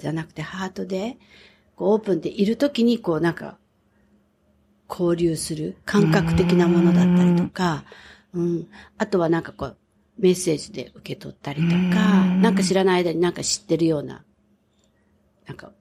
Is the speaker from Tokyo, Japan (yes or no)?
yes; Tokyo, Japan; ずっと東京で生まれて育って広告代理店で働いて当たり前のように、それが自分の世界だった。